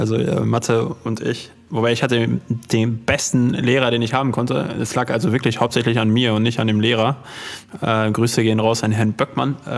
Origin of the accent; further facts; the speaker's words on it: Dortmund, North Rhine-Westphalia, Germany; wir kommen ja aus Dortmund